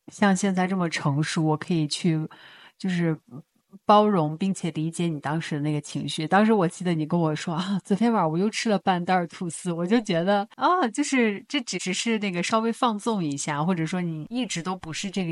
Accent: Qinghai, China; 因为我从小在青海长大嘛，然后青海那边没有特别丰厚的那种零食啊

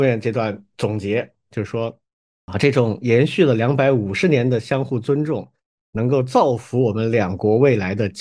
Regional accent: United States; 我们美国人接过了这个正统啊

